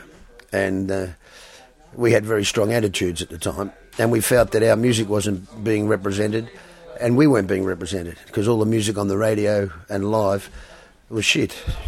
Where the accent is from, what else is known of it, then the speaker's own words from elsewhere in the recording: Australia; born there; No. I was born in Australia.